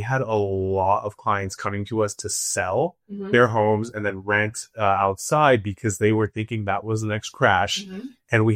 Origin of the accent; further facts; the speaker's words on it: Temecula, California, United States; Like, you and I grew up in Temecula.